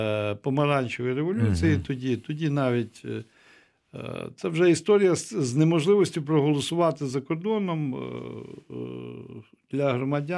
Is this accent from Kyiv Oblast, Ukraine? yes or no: yes; Kyiv Oblast, Ukraine; з Київщини, я теж з Київщини